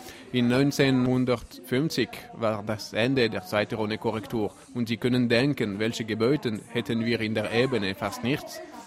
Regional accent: Valais, Switzerland; Und jetzt als Walliser Ingenieur können wir sagen

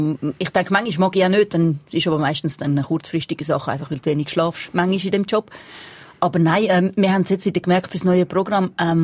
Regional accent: Switzerland; wenn wir als Schweizer zu gut Hochdeutsch reden

